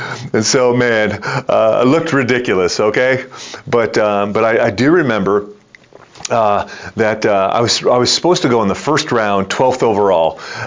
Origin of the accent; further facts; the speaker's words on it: Detroit, Michigan, United States; So back in 1987, the NHL entry draft was held in my hometown of Detroit, Michigan.